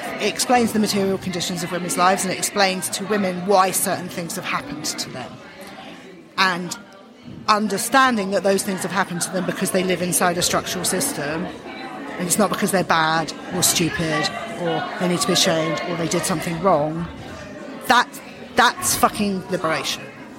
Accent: Brighton, South East England, United Kingdom; I'm from Brighton in the south of England.

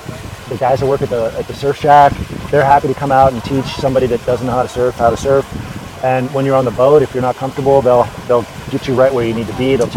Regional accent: California, United States; And as a little Grom and growing up in California, you saw the picture of this place in Surfer Magazine

